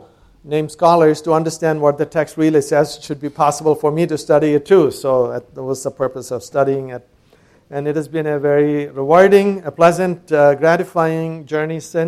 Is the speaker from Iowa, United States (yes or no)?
yes; Dubuque, Iowa, United States; We are from Dubuque, Iowa.